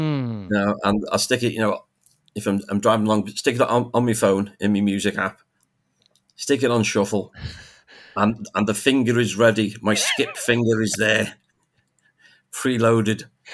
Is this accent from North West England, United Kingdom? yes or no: yes; Liverpool, North West England, United Kingdom; Liverpool just happens to be in England by coincidence. We don't think of ourselves in a way as English. It's Liverpool first.